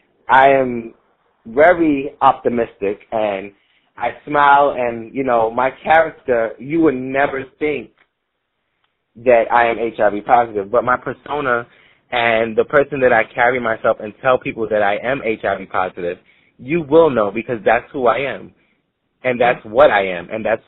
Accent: Brooklyn, New York, United States; Well, right now we're starting in Brooklyn because that's my hometown and I need to educate my people first.

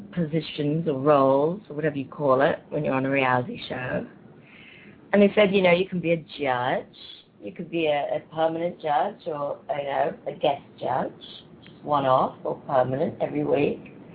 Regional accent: England, United Kingdom; now in New York City, United States; I'm based in New York City, but I'm from England.

